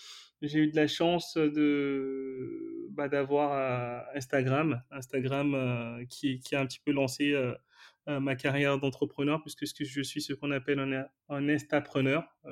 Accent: Benin; born there; je suis né au Bénin. Donc, pour les gens qui ne connaissent pas le Bénin, c'est un petit pays en Afrique de l'Ouest, de 12 millions d'habitants.

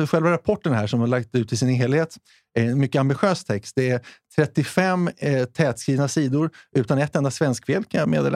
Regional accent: Sweden; vi är ju svenskar ändå.

